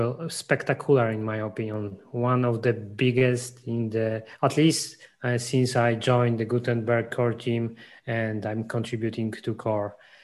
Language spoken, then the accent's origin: English; Wrocław, Lower Silesian Voivodeship, Poland; now in Germany; You should go visit Wrocław, my hometown.